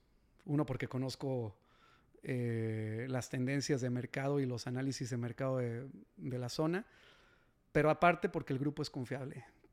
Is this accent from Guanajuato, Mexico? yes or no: yes; Salamanca, Guanajuato, Mexico; Soy de Salamanca, Guanajuato, ahí tienes tu casa.